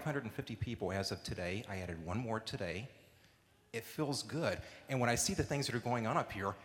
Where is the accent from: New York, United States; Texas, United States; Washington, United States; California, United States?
California, United States; Irvine; I'm from Irvine, California.